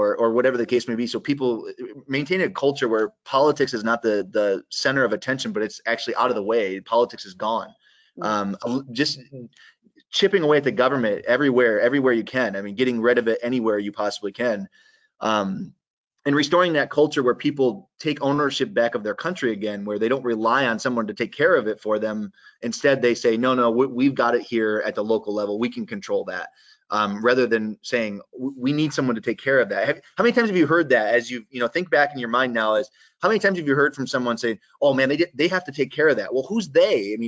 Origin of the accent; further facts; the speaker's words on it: Watertown, New York, United States; My mom was the first woman councilwoman in the town I grew up in Watertown.